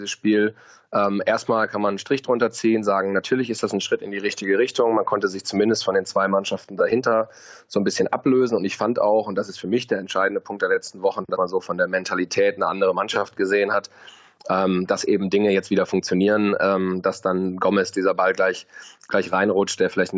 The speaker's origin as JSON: {"language": "German", "town": "Bielefeld", "region": "North Rhine-Westphalia", "country": "Germany", "tie": "born there", "said": "bin gebürtiger Bielefelder"}